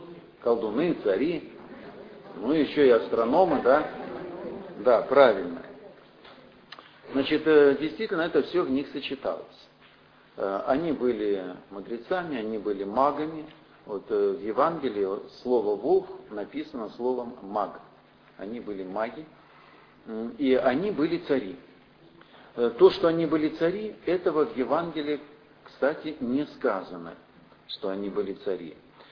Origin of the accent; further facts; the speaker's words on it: Far East, Russia; Вот тоже мы с вами с Дальнего Востока, да?